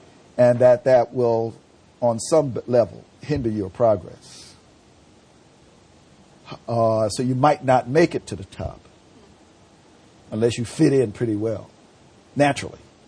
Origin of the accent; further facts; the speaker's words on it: the South, United States; accent: southern; If you have a lot of conflicts, my southern accent creeps.